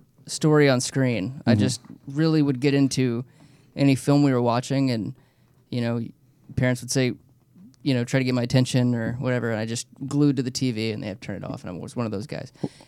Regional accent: Bryan, Texas, United States; I was born in Bryan, Texas, the only hospital in that town at the time.

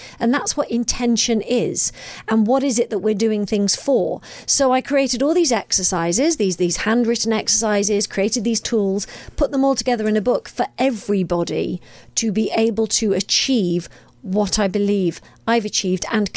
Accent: Derby, East Midlands, United Kingdom; I'm a girl from Derby. I'm a girl from the middle of England, and I've managed to come over here and do this.

